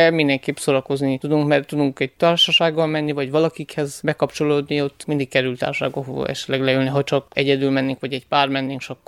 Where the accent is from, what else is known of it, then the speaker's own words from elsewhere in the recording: Târgu Mureș, Mureș County, Romania; now in Cluj-Napoca, Romania; én vásárhelyi származású vagyok, és ott dolgoztam a közelben 11 évet, és hogy a feleségem kolozsvári, miatt felköltöztem egy jó pár éve